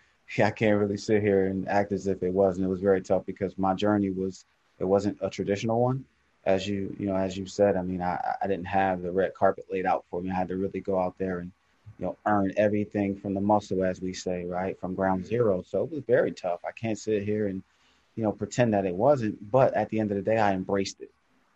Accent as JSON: {"language": "English", "town": "Philadelphia", "region": "Pennsylvania", "country": "United States", "tie": "born or raised there", "said": "because for me growing up in North Philadelphia, I didn't have that."}